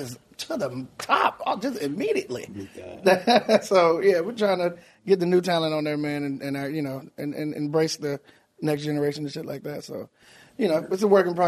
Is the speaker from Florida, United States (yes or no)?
yes; Tallahassee, Florida, United States; Tallahassee, Florida. Tallahassee, Florida.